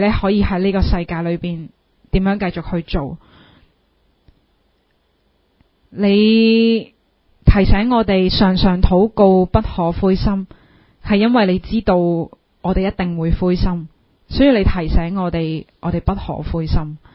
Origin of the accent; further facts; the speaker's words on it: Hong Kong; 我们作为香港人应该要去做的事